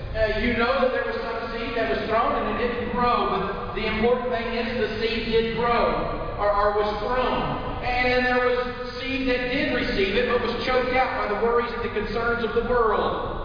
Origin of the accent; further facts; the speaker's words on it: Sheffield, Alabama, United States; I can say that in Alabama. I grew up around Sheffield, Killing, so I can say that.